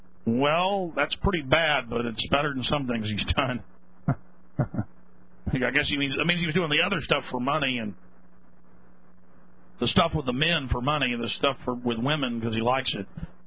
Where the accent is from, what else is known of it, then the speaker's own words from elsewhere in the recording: Texas, United States; Laying down weapons. I'm from Texas.